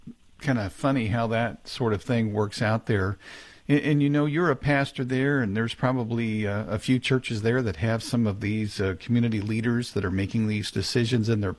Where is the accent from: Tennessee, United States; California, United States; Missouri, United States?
Missouri, United States; stands erect as part of a Christmas light display at Finley River Park in Ozark, Missouri. This is my home state.